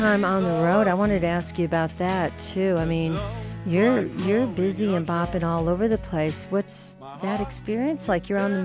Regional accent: New York, United States; And what I love about that song is, you know, I'm a New Yorker

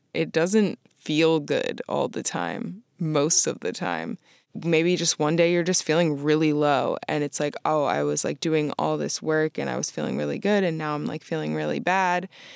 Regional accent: Vermont, United States; I was raised in Vermont.

